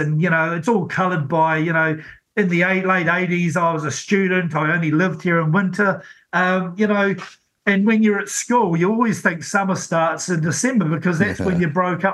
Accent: Taradale, Hawke's Bay, New Zealand; I'm a kid from Hawke's Bay myself, born and bred in Tarradale, Church Road

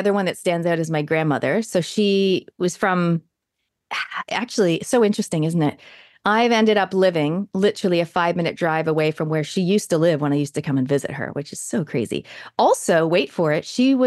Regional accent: New Zealand; accent: Kiwi; moved away as an adult; It's because I was too old. I was 23. I think you have to be about, I don't know, 13 or even 10 to lose your accent. But on top of that, the Kiwi accent, as you probably know, is quite hard to mimic.

